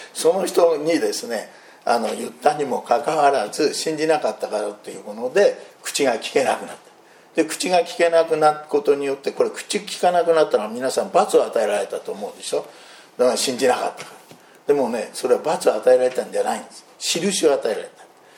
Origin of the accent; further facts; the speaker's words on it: Ishikawa, Japan; born there; 私の紹介の中に石川県生まれで受選教会は草深教会と書いてありますが